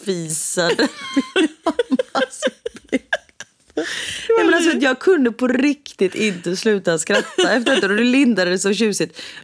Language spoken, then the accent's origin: Swedish; Gothenburg, Västra Götaland County, Sweden; Och vi är från Göteborg, det är liksom inga konstigheter.